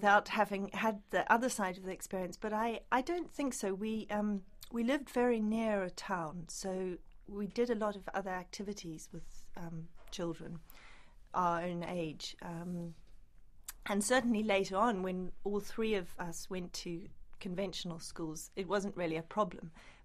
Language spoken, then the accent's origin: English; Botswana; she said, no, write about growing up in Botswana. And I was very surprised at it, but I did.